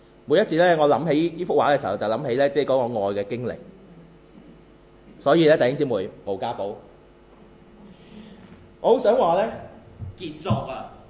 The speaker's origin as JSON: {"language": "Cantonese", "country": "China", "said": "我哋中国人咧成日都话咧"}